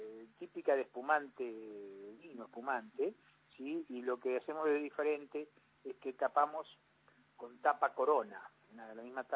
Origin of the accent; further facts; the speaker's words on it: Patagonia, Argentina; yo soy patagónico, ingeniero agrónomo, trabajé muchos años en el INTA, viví 15 años en Bariloche